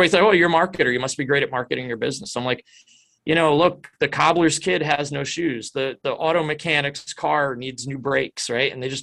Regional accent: New Jersey, United States; now in North Carolina, United States; And I moved from New Jersey. I grew up in New Jersey and I moved to North Carolina in 2002.

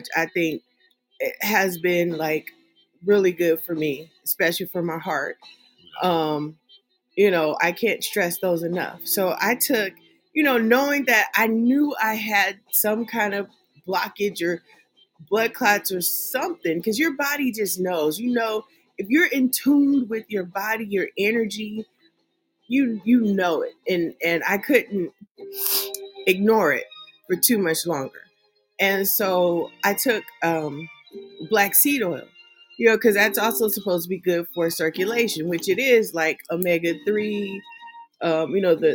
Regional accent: California, United States; So I'm from California and we had Kaiser.

